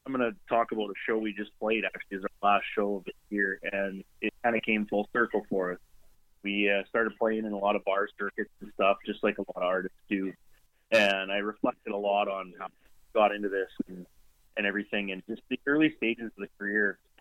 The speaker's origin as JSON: {"language": "English", "country": "Canada", "said": "as a Canadian, you kind of have to like hockey, but I enjoyed playing growing up and stuff"}